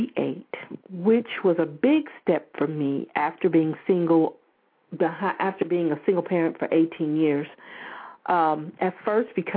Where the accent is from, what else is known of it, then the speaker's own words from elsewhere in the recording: Albany, New York, United States; also born or lived in Michigan; We were raised in Albany, New York. We moved from New York to Michigan, and then we moved here to my mom's birthplace.